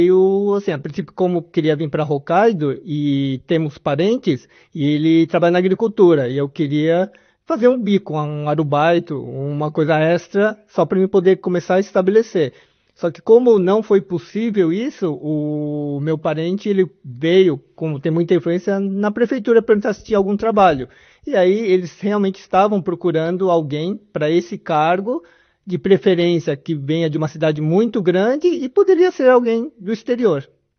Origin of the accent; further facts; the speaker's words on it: São Paulo, Brazil; moved away as an adult; now in Japan; Então, eu sou de São Paulo, nasci em São Paulo, capital, vivi lá até os 22 anos. Com 22 eu vim para o Japão a primeira vez e eu fiquei por 15 anos trabalhando na região de Tóquio, Kanagawa. Aí depois de 2006 acabei retornando para o Brasil